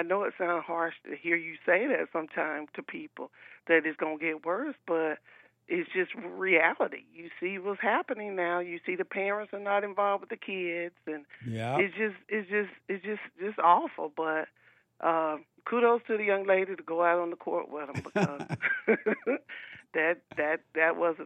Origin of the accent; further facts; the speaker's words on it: Alabama, United States; And I remember growing up in Alabama, I wanted to play on the basketball team